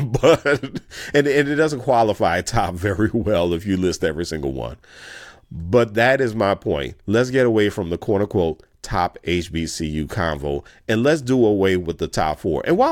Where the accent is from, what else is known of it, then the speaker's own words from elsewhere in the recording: New Orleans, Louisiana, United States; Heck, I'm from New Orleans, where we have the biggest producer of black doctors in the nation, Xavier University of Louisiana.